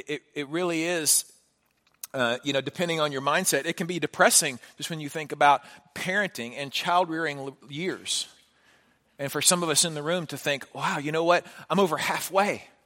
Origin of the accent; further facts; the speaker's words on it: Houston, Texas, United States; I've been a lifelong fan of the Astros. I have. I grew up in Houston.